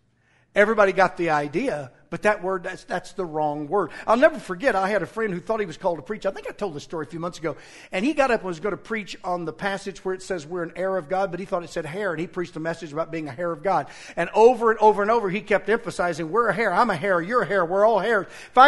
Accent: Arkansas, United States; I grew up in Western Arkansas. We use words that don't exist.

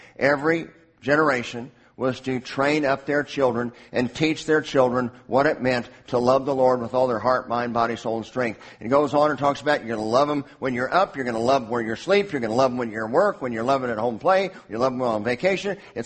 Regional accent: Edmond, Oklahoma, United States; You know, in my days growing up in Oklahoma, in Edmond High School, you had pickup trucks in the parking lot

